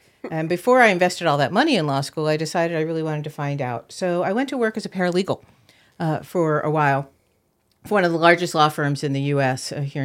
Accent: Maryland, United States; also born or lived in Washington, D.C.; I was actually born in D.C., and I grew up in Maryland, but my parents had nothing to do with the government.

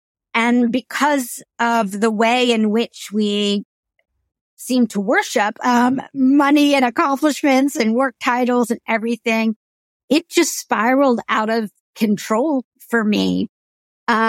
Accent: India; now in United States; one of the things I talk about in the book is there's another part about being an Indian female, that a lot of Americans probably don't know, which is that many of us, have facial hair.

